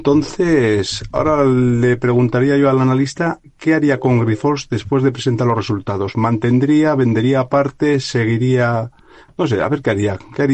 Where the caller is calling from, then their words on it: Navarre, Spain; de Navarra.